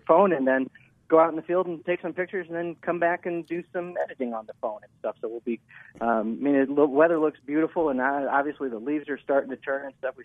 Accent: Midwest, United States; now in Colorado, United States; I grew up in the Midwest and moved out here.

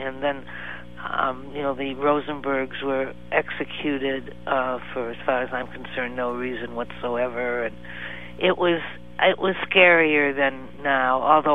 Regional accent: Chicago, Illinois, United States; I lived through the McCarthy era. I'm from Chicago, and my parents weren't actually communists, but they were probably fellow travelers, as they say.

